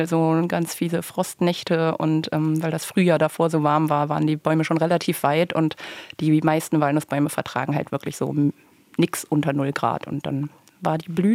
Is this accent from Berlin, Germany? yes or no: yes; Berlin, Germany; Also ich bin mit einem Nussbaum in Berlin groß geworden